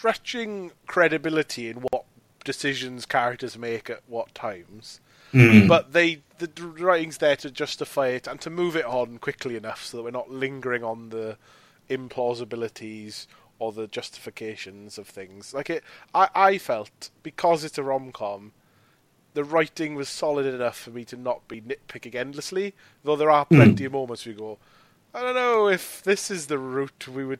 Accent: United Kingdom; And as British people, we're like, well, yeah, that's normal.

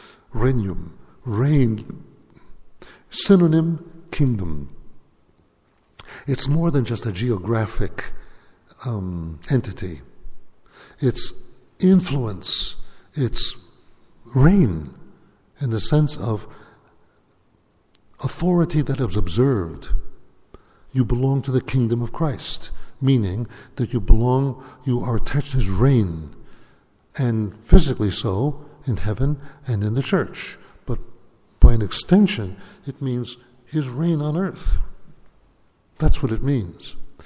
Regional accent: United States; Actually, I'm very American. I love my country.

